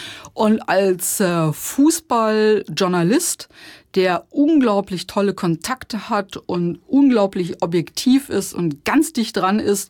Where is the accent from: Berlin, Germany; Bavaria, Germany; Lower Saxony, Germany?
Lower Saxony, Germany; Ich komme aus dem Harz, VfR Osterode ist unsere Heimatmannschaft.